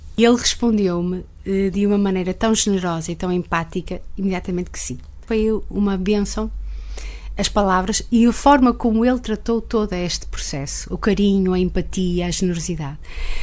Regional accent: Barcelos, Norte, Portugal; tenho finalmente para apresentar aqui em Barcelos, na minha terra, passar uma noite, suponho eu, agradável

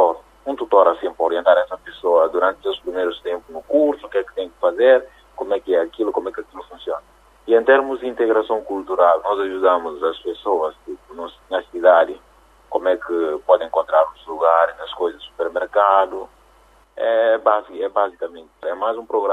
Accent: Guinea-Bissau; now in Barcelos, Portugal; nós, por exemplo, quando saímos da Guiné, a nossa porta de entrada é Lisboa, que é o aeroporto de Lisboa.

